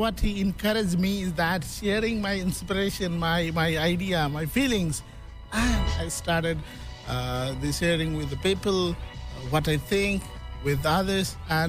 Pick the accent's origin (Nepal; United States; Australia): Nepal; English is a second language; I'm from Nepal, the top of the world, Mount Everest, country of Mount Everest